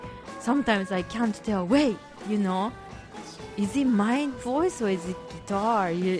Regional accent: Japan; first language ja; English is a second language; Well, I'm from Japan and I'm very good at Japanese, and I'm not so good at English, so it's much easier for me to sing in Japanese.

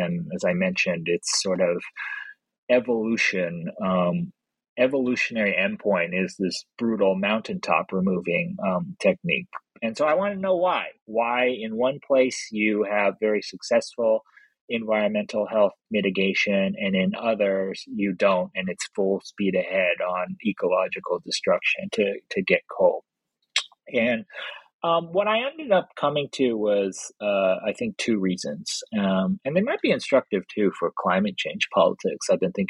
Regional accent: Los Angeles, California, United States; like I said, I grew up in Los Angeles, like everybody takes pot shots at Los Angeles for being smoggy and polluted.

